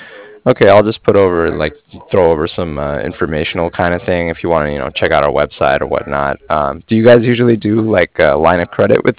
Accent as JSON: {"language": "English", "town": "San Diego", "region": "California", "country": "United States", "said": "I'm from San Diego, California, so we don't see anything below that usually."}